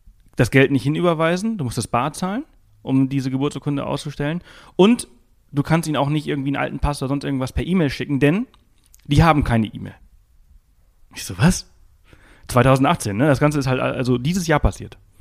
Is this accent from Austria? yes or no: no; Alcúdia, Balearic Islands, Spain; Aber ich komme halt nicht aus Palma. Ich komme aus Alcudia. Das ist so ein kleiner Ort. Hat 15.000 Einwohner oder irgendwie sowas.